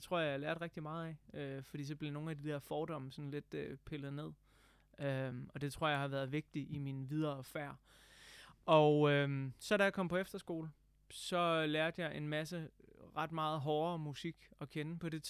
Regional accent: Tåsinge, Region of Southern Denmark, Denmark; Jeg er født og opvokset på Sydfyn, en lille ø, der hedder Tåsinge, født i 1980. For dem, der kan have hovedregning og ved, at jeg er født i slutningen af august, så vil de vide, at jeg snart fylder 40.

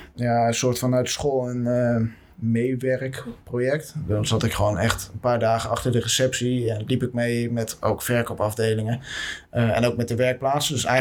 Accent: Gelderland, Netherlands; Ja, ik kom uit de Betuwe. Dus dan zeggen ze, jullie werken allemaal tussen de appels en de peren.

